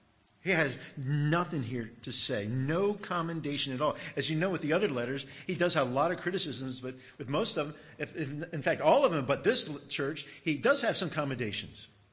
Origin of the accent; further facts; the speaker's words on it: United States; now in Australia; It's like tea. I'm an American. First time I ever had a sip of hot tea was when I moved to Australia.